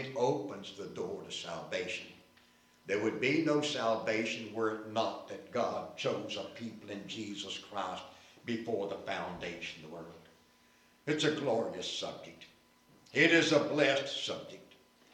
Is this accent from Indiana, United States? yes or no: no; Winston-Salem, North Carolina, United States; About 1950, a preacher by the name of A.D. Muse came to Winston-Salem, my hometown.